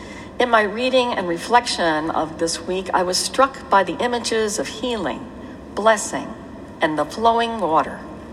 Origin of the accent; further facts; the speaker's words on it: Michigan, United States; In the little farm town that I grew up in Michigan, this is the day when priests and ministers would go out to the farms